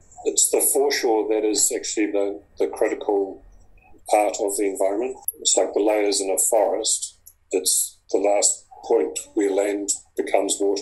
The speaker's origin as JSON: {"language": "English", "town": "Whangarei", "region": "Northland", "country": "New Zealand", "tie": "born or raised there", "said": "Growing up in Whangarei, mangroves were then regarded as the weeds or the scruffy peripheral border of the harbour"}